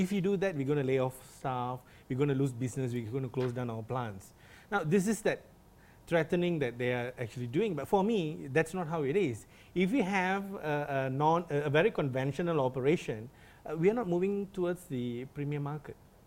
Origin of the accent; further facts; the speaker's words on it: Klang, Selangor, Malaysia; I'm from Klang, please. Do not bluff me. I know how polluted the river is.